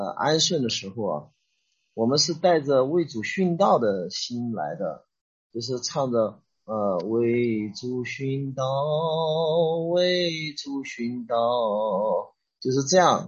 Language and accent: Chinese; Shandong, China; 我们是用我们老家的话，我们家是山东的，我说的是我们老家的方言